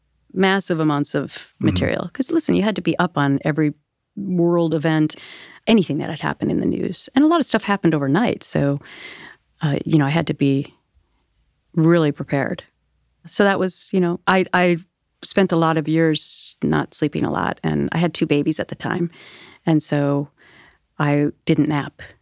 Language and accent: English; Minnesota, United States; And growing up in Minnesota, everyone's, it's like there's this Minnesota nice thing.